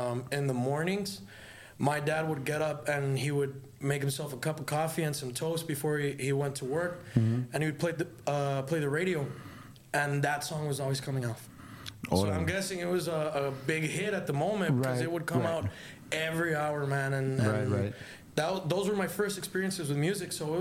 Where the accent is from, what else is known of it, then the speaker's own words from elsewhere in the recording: Hidalgo, Texas, United States; Yeah, so I grew up in Hidalgo, Texas. My family's from Reynosa and Monterrey. So I spent a very big amount of my childhood over there at the man. But I grew up here in Hidalgo, Valley View High School, UTPA.